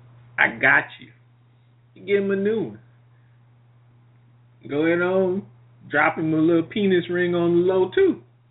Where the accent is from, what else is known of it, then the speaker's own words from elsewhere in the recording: Indiana, United States; See, hater for me is somebody from my home state, 69-year-old woman from Indiana